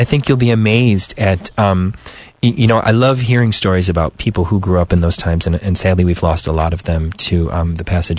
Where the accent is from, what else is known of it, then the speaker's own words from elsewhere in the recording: Chicago, Illinois, United States; I mean, I'm born and raised in Chicago. I knew what was going on in Lakeview as far back as I can remember.